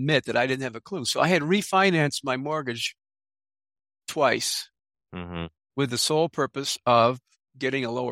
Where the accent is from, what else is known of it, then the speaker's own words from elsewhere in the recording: Puerto Rico; born there; also born or lived in Germany; So my dad was in the Army. So I was an Army brat for 20 years. We traveled everywhere. I was born in Puerto Rico.